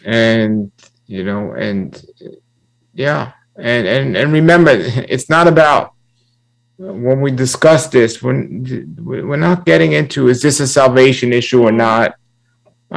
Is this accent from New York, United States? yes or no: yes; New York City, New York, United States; I grew up in New York City and I've traveled the world